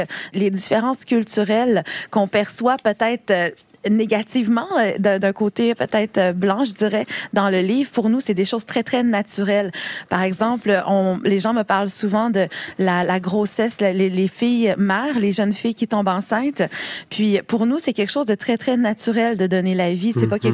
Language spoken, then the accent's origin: French; Quebec City, Quebec, Canada; moi j'ai grandi à Québec. Je suis née dans une réserve Innu sur la côte nord. J'ai grandi à Québec, je suis déménagée, j'avais 7 ans.